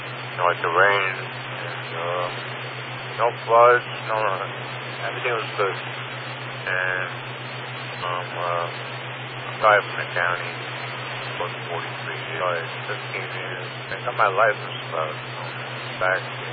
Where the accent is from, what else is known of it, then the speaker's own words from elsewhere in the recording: Baldwin, New York, United States; now in Belmore, United States; It's in Belmore. I've been here about 30 years, I guess. I grew up on Baldwin, right out of the southern state.